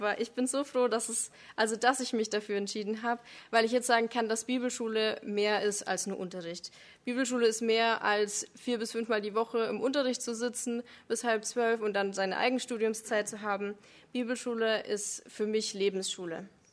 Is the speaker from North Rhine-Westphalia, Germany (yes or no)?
no; Bavaria, Germany; ich komme ursprünglich aus Oberfranken, wie man das vielleicht auch hören kann